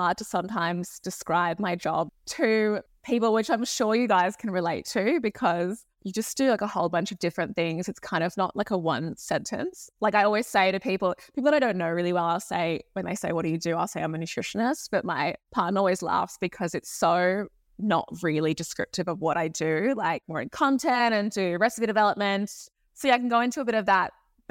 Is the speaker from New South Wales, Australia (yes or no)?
yes; Sydney, New South Wales, Australia; I grew up in Sydney in Australia, which is why it took us a while to make a time that worked for everyone. It's a very sort of outdoors beach culture here, which I've loved.